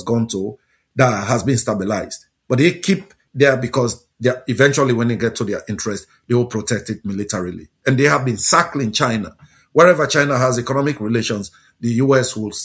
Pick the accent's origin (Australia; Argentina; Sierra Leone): Sierra Leone; I remember when I was growing up in Sierra Leone, I was little